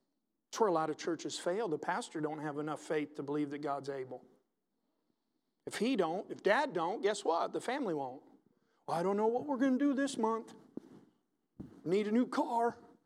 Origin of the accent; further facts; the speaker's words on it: the South, United States; We don't say amen because we're from the South.